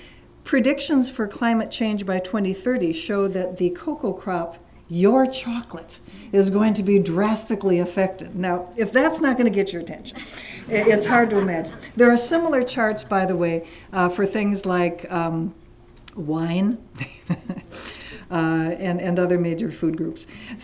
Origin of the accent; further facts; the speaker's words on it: Wisconsin, United States; also born or lived in Minnesota; But anyway, I grew up in Wisconsin and Minnesota